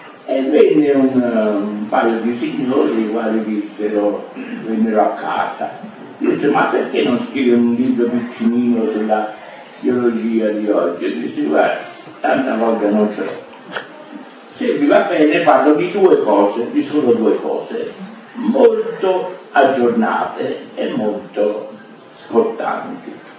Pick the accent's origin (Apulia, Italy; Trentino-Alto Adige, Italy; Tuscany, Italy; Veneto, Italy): Tuscany, Italy; Florence; now in Milan, Italy; io fiorentino, quando ero a Firenze